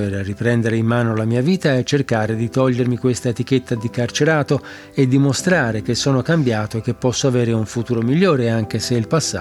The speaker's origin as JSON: {"language": "Italian", "town": "Latina", "region": "Lazio", "country": "Italy", "tie": "born there", "said": "sono nato a Latina il 1 dicembre 1986. Mi trovo ristretto nella casa circondariale San Donato di Pescara e sono detenuto da 10 anni e 2 mesi"}